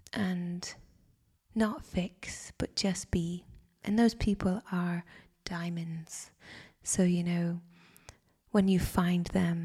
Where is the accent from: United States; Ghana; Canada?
Canada; My family are in Canada, I'm Canadian